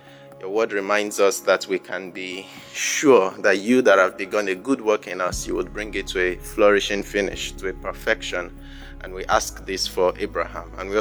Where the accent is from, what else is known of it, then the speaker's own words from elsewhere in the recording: Liverpool, North West England, United Kingdom; I'm from Liverpool in the UK.